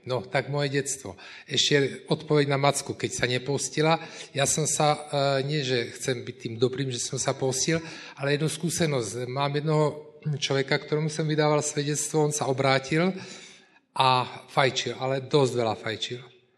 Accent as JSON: {"language": "Slovak", "region": "Moravia", "country": "Czechia", "second_language": "Slovak", "said": "teda česky, pretože som Moravák."}